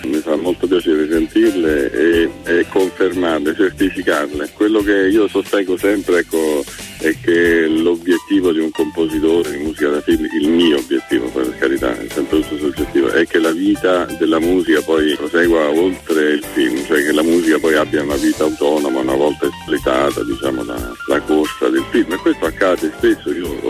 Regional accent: Gaeta, Lazio, Italy; born there; moved away; Ma io sono nato a Gaeta e sono orgoglioso di essere a Gaeta. Non ci vivo da 35 anni, ma scappo a Gaeta appena possibile.

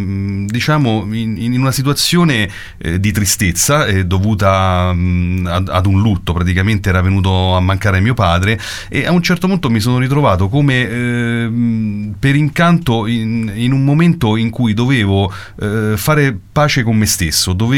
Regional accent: Latina, Lazio, Italy; sono un latinense doc intanto, quindi adoro la mia città, sono nato a Latina

